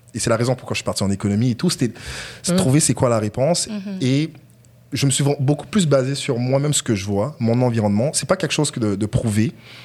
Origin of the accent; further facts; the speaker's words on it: Quebec, Canada; en grandissant au Québec, les seuls noirs que je voyais fortunés étaient à la télévision.